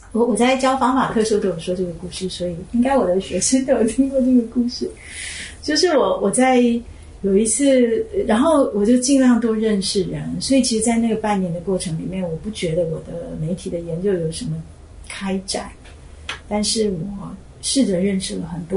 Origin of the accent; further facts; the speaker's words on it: Taiwan; 但是我是一个台湾人，所以我是在中国想象里面长大的，但是我从来没有去过中国。